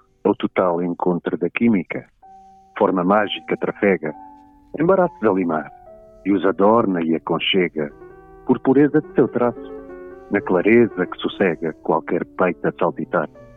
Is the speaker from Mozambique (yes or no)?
no; Beja, Portugal; also born or lived in Lisbon; now in Algarve, Portugal; Mas cresci em Beja, onde residem as minhas memórias de infância e adolescência. E lá cresci, até concluir o secundário.